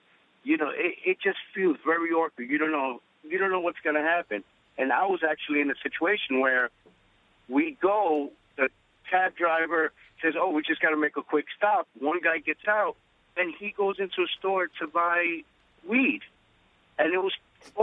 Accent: New York City, New York, United States; I grew up in the Bronx, and I was used to, you call a cab

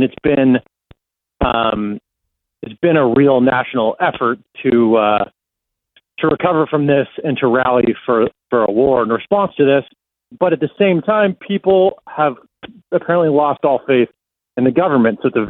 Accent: United States; moved away as an adult; now in Israel; I'm an American Jew. My father is Jewish and I grew up in the U.S. and I moved here about a decade ago to report.

